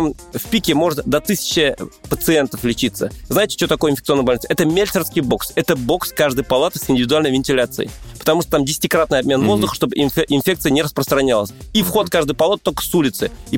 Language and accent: Russian; Moscow, Russia; Мы вообще, москвичи, уже про это не поняли практически.